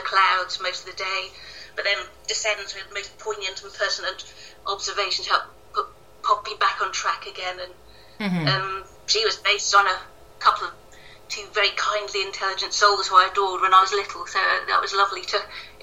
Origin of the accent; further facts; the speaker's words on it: Wales, United Kingdom; moved away as an adult; Well, my background is that I grew up in Wales. It's set in Wales, and I grew up there from the age of 3 or 4 until leaving properly after university.